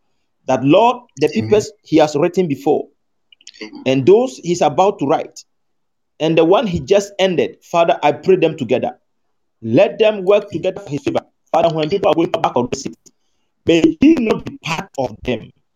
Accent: Northern Region, Ghana; You are closer to my hometown.

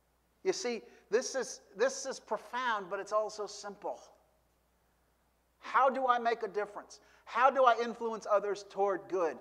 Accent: Paterson, New Jersey, United States; I grew up in Patterson, New Jersey, and we would sing, "Shine all over Patterson, I'm gonna let it shine."

